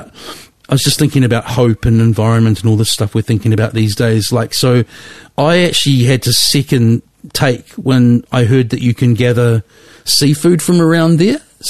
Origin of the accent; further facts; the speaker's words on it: Wellington, New Zealand; So when I grew up in Lyell Bay, obviously just by the airport there